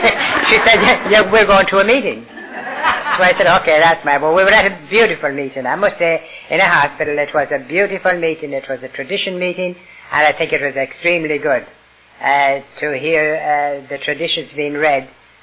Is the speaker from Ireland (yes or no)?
yes; Ireland; moved away; I'm a foreigner. And I was born in Ireland